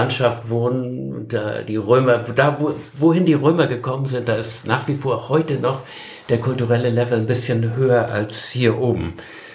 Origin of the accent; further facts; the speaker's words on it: Northern Germany, Germany; ich als Norddeutscher